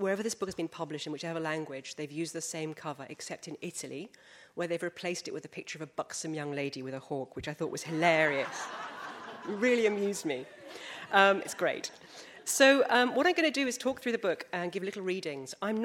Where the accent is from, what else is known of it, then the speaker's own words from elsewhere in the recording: England, United Kingdom; I'm so English.